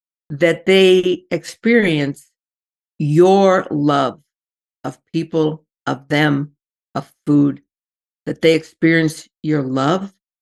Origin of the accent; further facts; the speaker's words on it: Iowa, United States; Well, as I always said, I'm originally from Iowa, farmland center of the U.S., right in the middle.